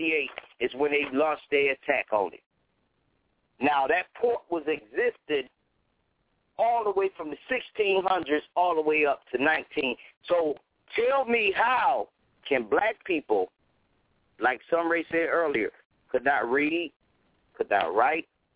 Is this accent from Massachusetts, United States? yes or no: no; Cleveland, Ohio, United States; Now when I grew up in Cleveland, we used to have this class called Think.